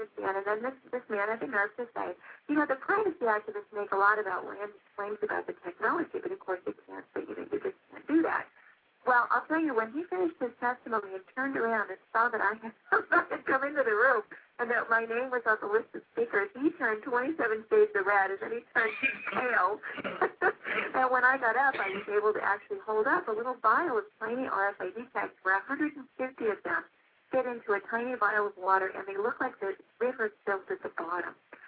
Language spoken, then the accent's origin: English; New Hampshire, United States; I remember one particularly in my home state of New Hampshire.